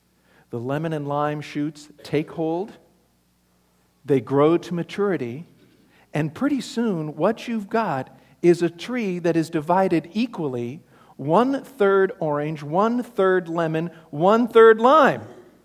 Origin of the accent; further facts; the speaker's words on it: Phoenix, Arizona, United States; When I was growing up in Phoenix, part of my confirmation class at Central United Methodist was going to Temple Beth Israel, back when it was on Osborne Road and about 10th Avenue.